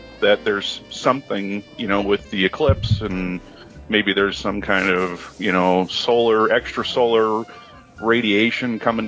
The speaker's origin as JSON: {"language": "English", "region": "Midwest", "country": "United States", "tie": "born or raised there", "said": "But, you know, growing up in the Midwest, you know, there's 6 months out of the year where it's, you know, really cold to go outside."}